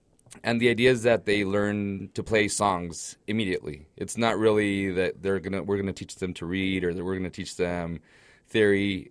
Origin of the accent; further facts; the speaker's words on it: Ciudad Juárez, Chihuahua, Mexico; also born or lived in Los Angeles; now in El Paso, United States; I was living in Los Angeles, and so about a year ago, I moved back to Juarez. I grew up in Juarez.